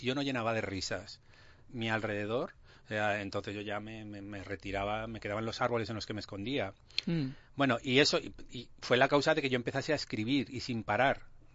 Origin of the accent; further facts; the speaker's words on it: Aragon, Spain; Que yo soy cabezón como maño